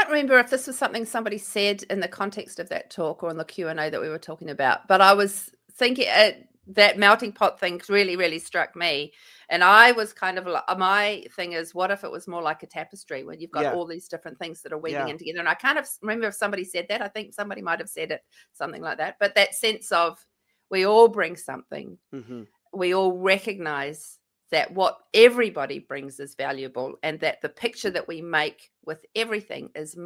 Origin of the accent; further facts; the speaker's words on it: New Zealand; Now, I grew up in New Zealand.